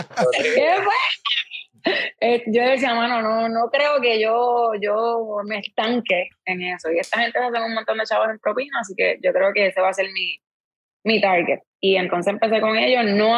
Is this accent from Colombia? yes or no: no; Canóvanas, Puerto Rico; Yo soy de Canóvana.